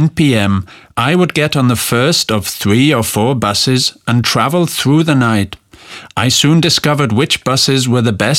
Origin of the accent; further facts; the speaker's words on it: Nigeria; moved away as an adult; now in London, United Kingdom; I came to Britain in 1998. In my home country, Nigeria, I was a political prisoner because I had campaigned for democracy.